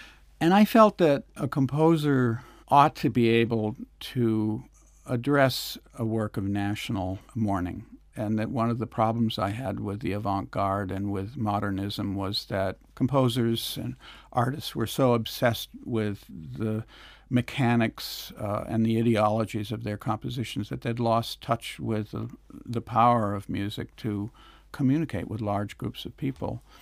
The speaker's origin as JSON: {"language": "English", "town": "Concord", "region": "New Hampshire", "country": "United States", "tie": "born or raised there", "said": "I grew up in Concord, New Hampshire, about 90 miles to the north"}